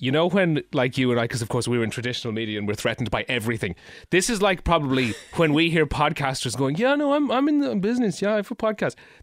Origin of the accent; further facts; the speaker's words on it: Ireland; BBC, I'm Irish.